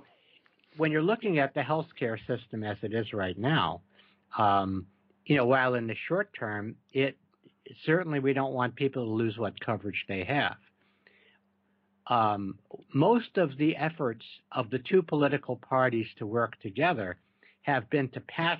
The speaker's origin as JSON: {"language": "English", "region": "New York", "country": "United States", "moved": "yes", "said": "I'm from New York, and New Yorkers are noted for their bluntness. And I haven't lived there in many years."}